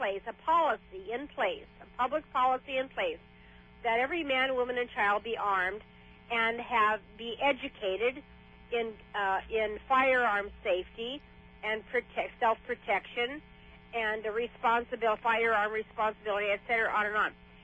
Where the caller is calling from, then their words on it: California, United States; I'm calling from San Diego County.